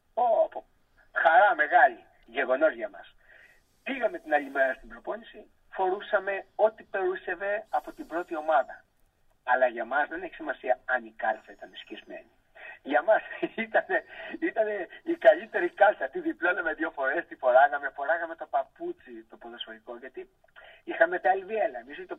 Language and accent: Greek; Salamina, Attica, Greece; born there; Με γεννήθηκα στη Σαλαμίνα